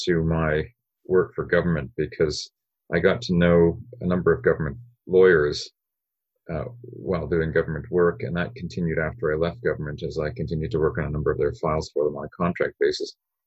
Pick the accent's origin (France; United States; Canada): Canada; West Coast; So I was born and raised on the West Coast, so it wasn't so much a matter of ending up here.